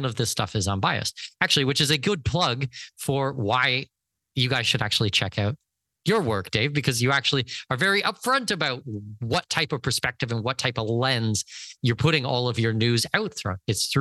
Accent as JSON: {"language": "English", "country": "Canada", "said": "I've been traveling extensively for my entire life, and I don't think just as a Canadian or just as a North American."}